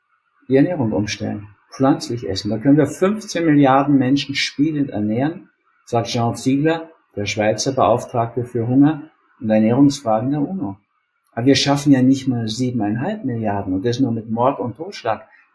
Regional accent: Austria; Der will scheinbar keinen Krieg mit Russland. Bin ich als Österreicher sehr froh, ehrlich gesagt.

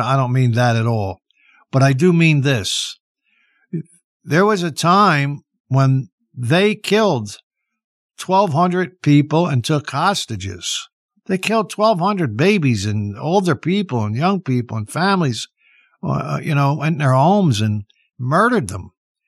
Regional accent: Philadelphia, Pennsylvania, United States; Frank Ricchetti, his name is, and he's in South Philly, my hometown.

